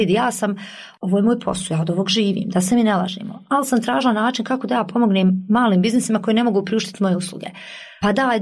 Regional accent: Kalesija, Federation of Bosnia and Herzegovina, Bosnia & Herzegovina; Ja sam iz Kalesije

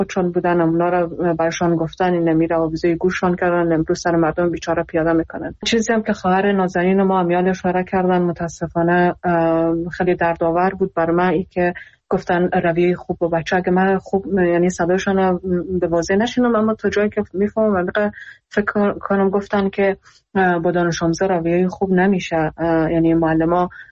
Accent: Iran; خودم در ایران بزرگ شدم، من اونجا درس خوندم

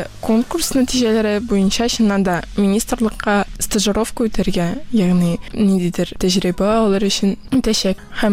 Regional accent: Almetyevsk, Tatarstan, Russia; Мин үзем Әлмәттән, КДУ-ның журфагында укыйм.

